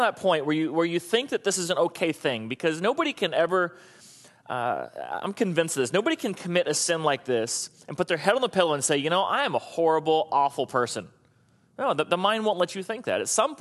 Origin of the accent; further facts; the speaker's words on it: Florida, United States; that's just because I grew up in Florida, that doesn't sound right